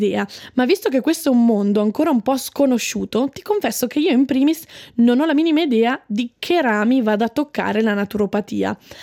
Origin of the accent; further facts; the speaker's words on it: Ticino, Switzerland; also born or lived in Graubünden; sono ticinese di base, ma a questo punto, dopo tanti anni passati in questo splendido territorio, anche un pochino grigionese d'adozione.